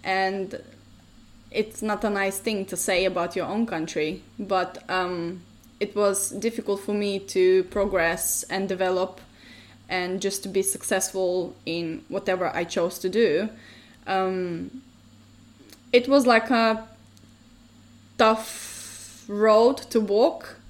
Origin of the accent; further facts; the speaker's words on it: Radoviš, Southeastern, North Macedonia; English is a second language; also born or lived in Štip; now in United Kingdom; So, I was born actually in Štip. So Štip is like a different town that is very close to my hometown, Radoviš, where I actually grew up. My family is still there, my mom and dad, they still live in Macedonia.